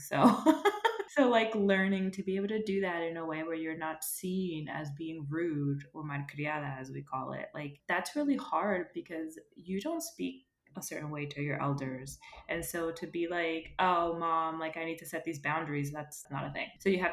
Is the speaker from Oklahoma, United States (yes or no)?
no; Philadelphia, Pennsylvania, United States; first language Spanish; No, I grew up here. I grew up in the United States in Philadelphia, but my parents, like, we only speak Spanish at home.